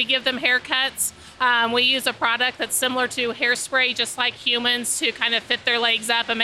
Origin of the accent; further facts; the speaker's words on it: El Dorado, Kansas, United States; We are down southern Kansas, down close to the Oklahoma border.